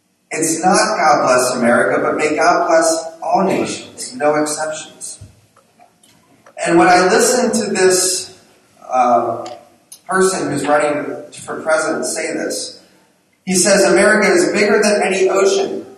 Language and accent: English; United States; I am grateful for many of the things as an American.